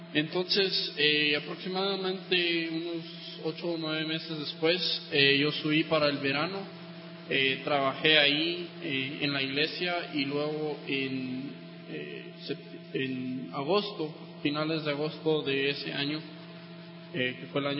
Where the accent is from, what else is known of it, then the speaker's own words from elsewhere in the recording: Guatemala City, Guatemala Department, Guatemala; yo nací aquí en Guatemala y fui criado por mis papás aquí en la ciudad de Guatemala. Y por los primeros cuantos años asistí al colegio aquí, luego empezamos a estudiar en la casa y estuvimos estudiando y por hasta los 17 años yo estuve aquí en Guatemala estudiando.